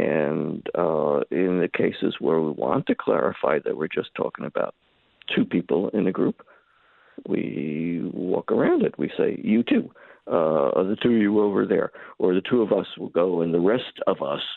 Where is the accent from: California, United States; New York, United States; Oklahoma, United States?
New York, United States; New York City; that's the kind of thing that kids would say to each other when I was growing up in New York City.